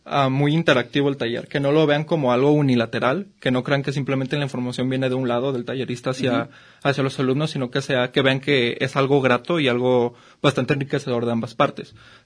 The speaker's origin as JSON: {"language": "Spanish", "country": "Mexico", "said": "el exterior nos percibió como mexicanos"}